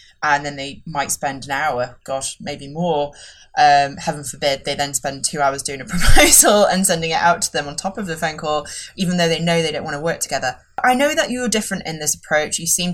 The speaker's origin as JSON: {"language": "English", "region": "Yorkshire and the Humber", "country": "United Kingdom", "accent": "Yorkshire", "said": "When I'm really passionate, my Yorkshire accent comes out, and that can scare"}